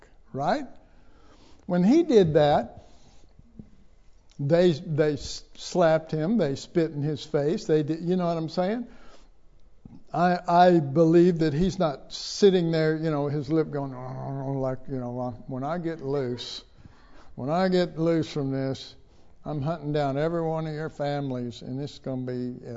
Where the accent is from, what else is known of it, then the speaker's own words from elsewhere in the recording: Oak Cliff, Texas, United States; I was raised in Oak Cliff, and that I was also raised in an orphanage